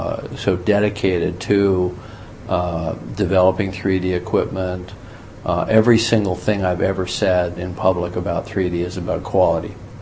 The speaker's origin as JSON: {"language": "English", "country": "Canada", "said": "Who are the practitioners in Hollywood? I'm Canadian."}